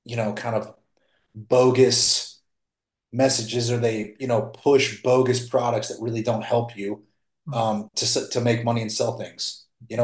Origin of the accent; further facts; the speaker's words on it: United States; I'm American, and like capitalism is that's kind of the American way, right?